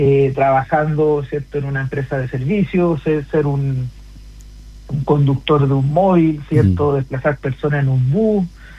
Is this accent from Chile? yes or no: yes; Coquimbo, Chile; yo soy de Coquimbo, entonces para qué decirte la importancia de la minería en la cuarta región